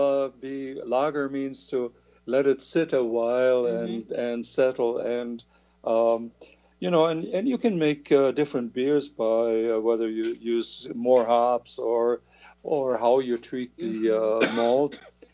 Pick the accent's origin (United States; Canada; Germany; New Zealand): Germany; Saxony; I was born in Saxony, which is in the east, and I still buy a beer bottled there because it is water that I drank as a child.